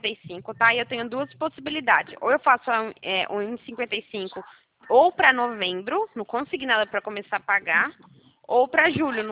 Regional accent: São Paulo, Brazil; eu sou de São Paulo.

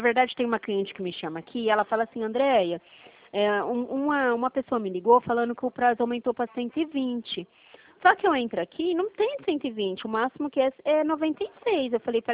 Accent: Tupi Paulista, São Paulo, Brazil; born there; now in Dracena, Brazil; Eu nasci em Tupi, Tupi

